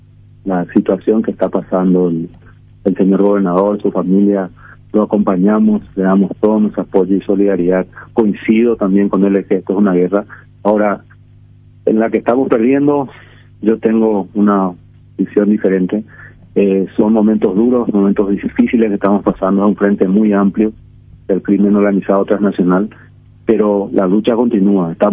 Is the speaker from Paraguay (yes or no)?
yes; Paraguay; nos afecta a todos como ciudadanos, como paraguayos y como seres humanos